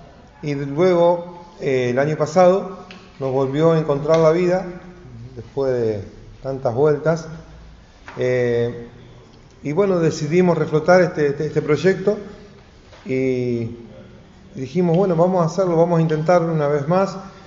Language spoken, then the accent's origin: Spanish; Santa Fe, Argentina; productor de esta ópera, vengo de Santa Fe